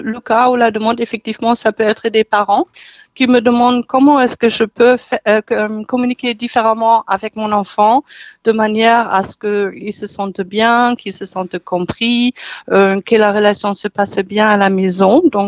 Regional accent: Germany; French is a second language; now in France; déjà pour expliquer mon petit accent, je suis d'origine allemande et je vis en France depuis 1984 et j'ai la nationalité depuis.

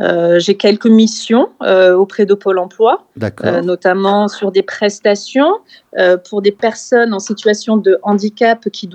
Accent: Bordeaux, Nouvelle-Aquitaine, France; born there; Eh bien, je suis née à Bordeaux. J'ai fait mes études de psychologie à Bordeaux suite à un baccalauréat littéraire.

